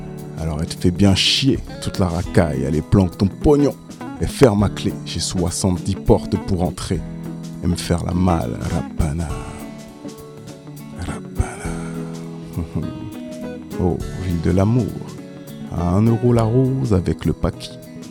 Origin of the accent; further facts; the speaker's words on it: Créteil, Île-de-France, France; also born or lived in Seine-Saint-Denis; J'ai grandi dans le Val-de-Marne à Créteil. Dans les années, je suis né en 85, dans les années 90.